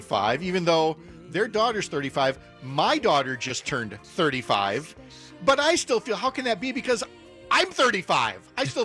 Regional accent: Fremont, Ohio, United States; President Rutherford B. Hayes is from my hometown of Fremont, Ohio.

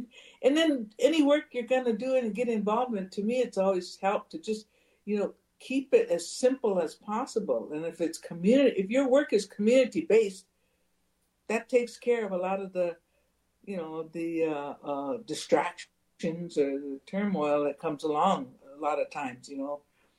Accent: United States; we have to deal with, you know, as Indian people nationwide, you know, it's just politics of this country, United States.

